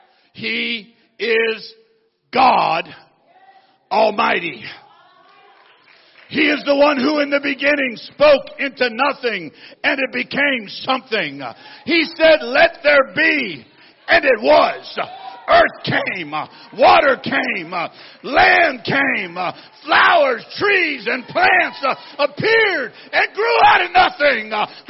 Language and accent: English; Buffalo, New York, United States; He's back in my hometown, Buffalo.